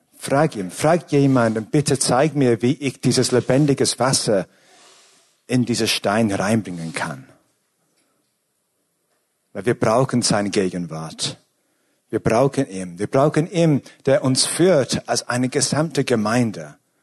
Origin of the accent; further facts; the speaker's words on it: England, United Kingdom; German is a second language; now in Austria; Ich bin Engländer, ja. Für die, die mich nicht kennen. Bin schon länger da, aber ich bin noch immer Engländer.